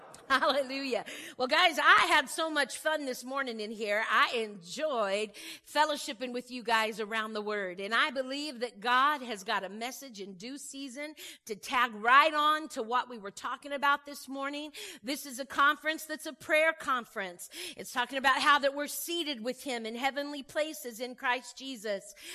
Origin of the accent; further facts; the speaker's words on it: Indiana, United States; now in Tulsa, United States; And I'm from Indiana, and I love a lot of snow.